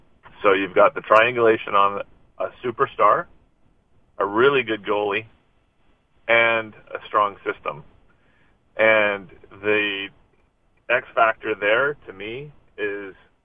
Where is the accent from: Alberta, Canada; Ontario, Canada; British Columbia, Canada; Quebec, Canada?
Quebec, Canada; Montreal; I'm from Montreal.